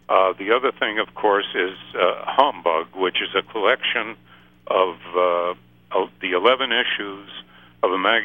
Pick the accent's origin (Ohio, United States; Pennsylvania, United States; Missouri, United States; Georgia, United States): Georgia, United States; Savannah; born there; also born or lived in Europe; I was born in Savannah, Georgia, and traveled and lived in a small village in Europe as a child, and then came back to the United States